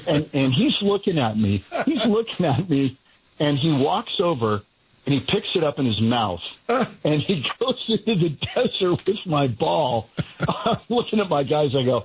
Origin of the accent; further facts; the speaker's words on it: California, United States; And I remember I grew up in the Bay Area, and my first job ever was working at Stanford Driving Range